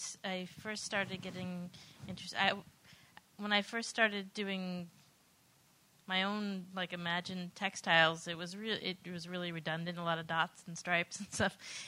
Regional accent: United States; I think that's also from not having a rich heritage, being American, and not really having a real tradition in any sort of sense.

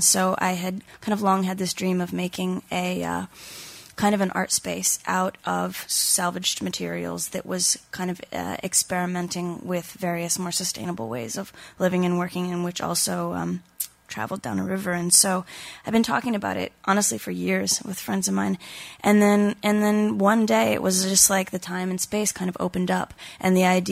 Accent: Florida, United States; I'm from Florida, and I grew up near the ocean

